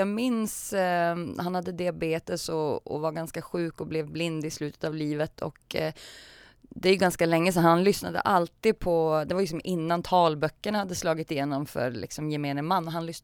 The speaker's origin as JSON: {"language": "Swedish", "town": "Norrköping", "region": "Östergötland", "country": "Sweden", "accent": "Norrköping dialect", "said": "Kanske när jag kollar på sport, då kommer norrköpingskan fram. Då är det som att mitt autentiska jag dyker upp igen. Så att, men det är väl fint att ha liksom två olika ursprung"}